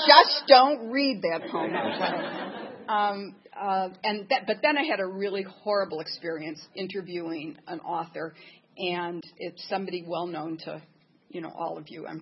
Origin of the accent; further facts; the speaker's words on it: Detroit, Michigan, United States; He's from Detroit as well as I'm from Detroit